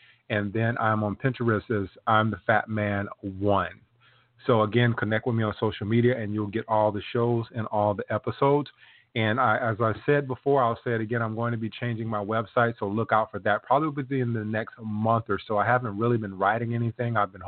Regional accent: South Carolina, United States; I'm from South Carolina, so I hear many of those old sayings

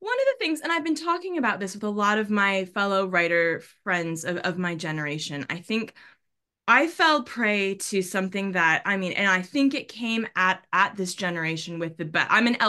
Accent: Issaquah, Washington, United States; moved away as an adult; also born or lived in Renton; but I was born and raised in Issaquah. I was born in Renton, raised in Issaquah.

